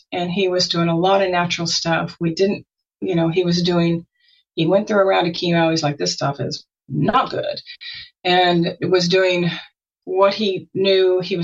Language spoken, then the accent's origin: English; Texas, United States; And I always knew what it was because I grew up in Texas, the panhandle of Texas.